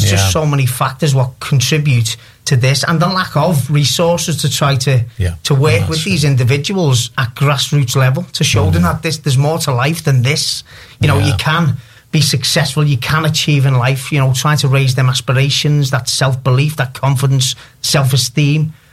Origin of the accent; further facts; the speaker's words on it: Kirkby, North West England, United Kingdom; I've got lots of fond memories of growing up in Kirby